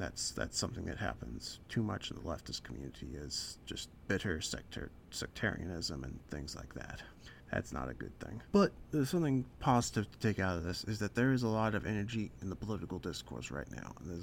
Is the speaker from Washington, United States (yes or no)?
no; Kansas, United States; I'm from Kansas, and she was just here in Kansas, actually